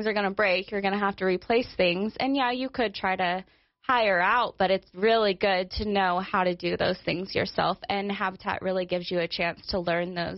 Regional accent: Cody, Wyoming, United States; I'm from Cody, so we came back to Wyoming and really just trying to make a better life and a safer life for my kids.

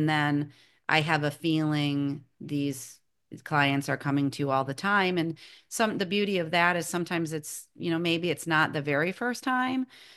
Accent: Midwest, United States; because I'm from the Midwest, so Midwestern winters

